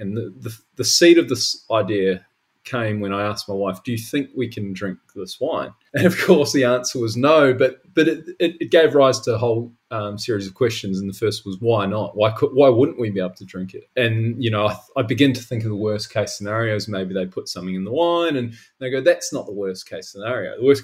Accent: New Zealand; So I'm a Kiwi.

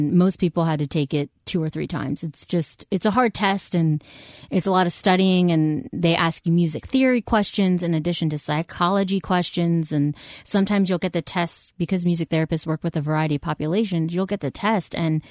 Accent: Ardmore, Pennsylvania, United States; I grew up in Ardmore, Havertown area. From the age of 5 until 22, I went to Catholic school.

